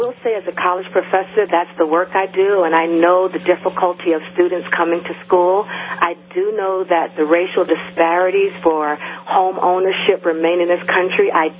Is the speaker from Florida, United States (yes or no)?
no; New Jersey, United States; And so I'll tell you that I grew up in New Jersey. My mother came from Savannah, Georgia.